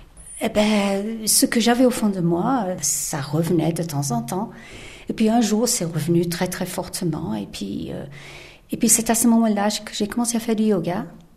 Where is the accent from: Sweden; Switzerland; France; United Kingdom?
United Kingdom; England; je suis née, j'ai été élevée en Angleterre.